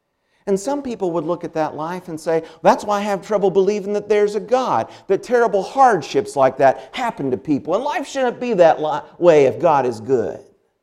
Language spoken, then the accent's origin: English; Indiana, United States; That's where I'm from. I'm from Indiana.